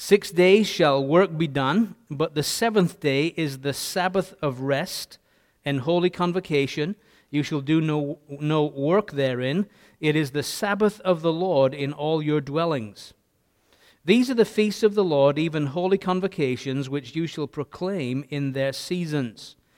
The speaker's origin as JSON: {"language": "English", "town": "Leeds", "region": "Yorkshire and the Humber", "country": "United Kingdom", "tie": "born or raised there", "said": "And we were involved in a little gospel hall in Leeds, my hometown."}